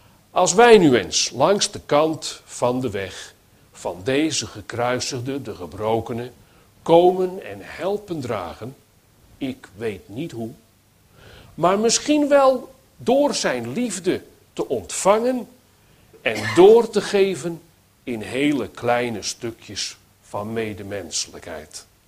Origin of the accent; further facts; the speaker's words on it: Netherlands; Maar ja, nou ben ik een Hollander